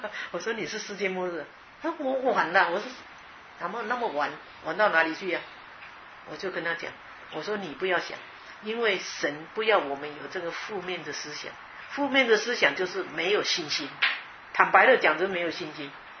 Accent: China; now in United States; 我们中国人都有这样，是不是

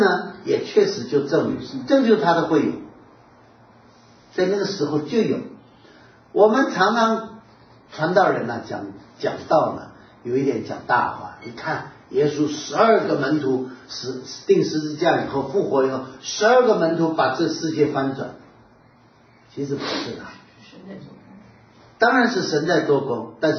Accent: Wenzhou, Zhejiang, China; 我告诉你，我温州人，温州人要 reunion 死掉了。

